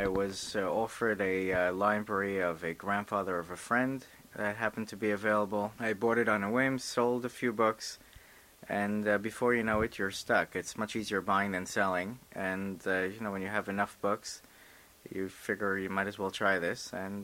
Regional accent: New York, United States; I was born and bred in New York.

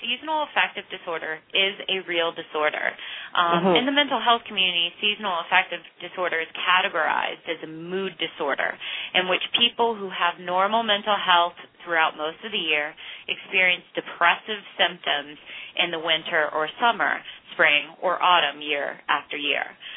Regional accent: North Carolina, United States; I'm from North Carolina and I moved to, you know, the busiest city in the world with the most people.

